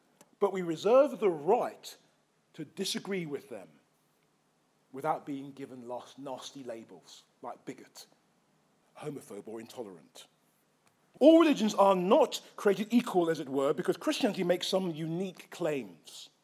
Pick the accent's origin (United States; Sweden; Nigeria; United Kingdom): United Kingdom; England; born there; also born or lived in South Africa; I lived in South Africa for 9 years and I was born in England.